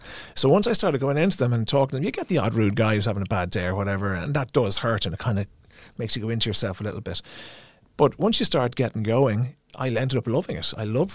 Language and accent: English; Ireland; we're Irish